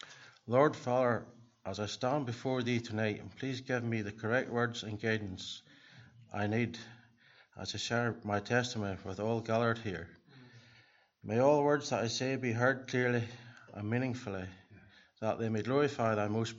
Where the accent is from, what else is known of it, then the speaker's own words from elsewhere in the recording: Ballymoney, Northern Ireland, United Kingdom; born there; I was born in Ballymoney's Route Hospital, which is no longer there anymore, on the 2nd of September 1971.